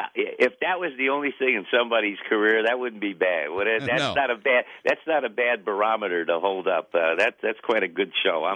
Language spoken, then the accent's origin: English; Toledo, Ohio, United States; all the Jeeps – are made in Toledo, Ohio, my hometown.